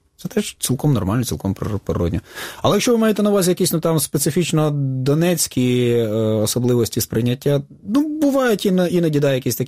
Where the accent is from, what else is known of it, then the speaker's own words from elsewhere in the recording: Starobilsk, Luhansk Oblast, Ukraine; Ось у нас в п'ятницю був виступ в моєму рідному Старобільську